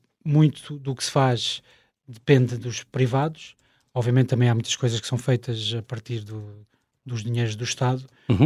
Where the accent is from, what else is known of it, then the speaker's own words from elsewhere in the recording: Angola; born there; eu não tenho raízes, né, porque eu nasci em Angola e não sei o que é a casa onde eu vivi.